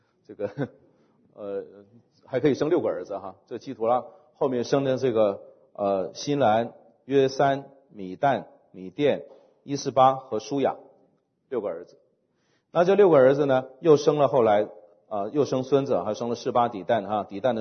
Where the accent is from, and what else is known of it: China